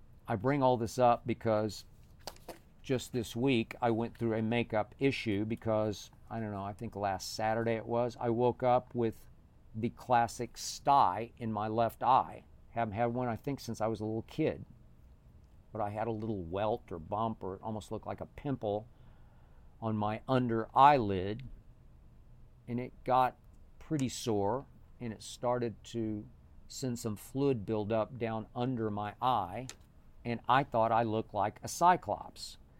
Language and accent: English; Oklahoma City, Oklahoma, United States; So growing up in Oklahoma City, I could not have ever even imagined wearing any makeup.